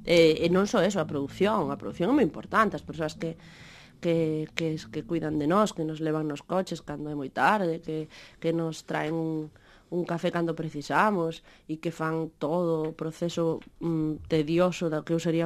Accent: Galicia, Spain; como galega

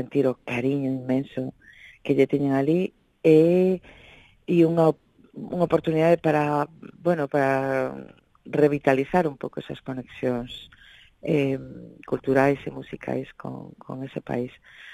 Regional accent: Galicia, Spain; somos galegos por obra e graza do idioma

